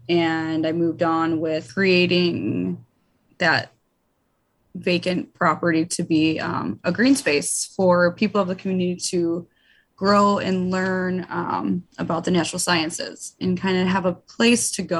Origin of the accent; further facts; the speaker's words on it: Detroit, Michigan, United States; Detroit. Been here a long time, all my life. Mm-hmm. I was raised in the outskirts, but my mother was born and raised in Detroit.